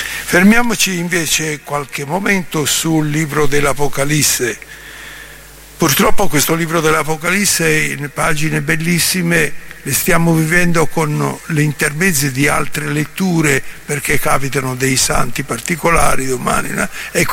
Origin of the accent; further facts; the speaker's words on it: Sicily, Italy; come le donne della volta del mio paese giù in Sicilia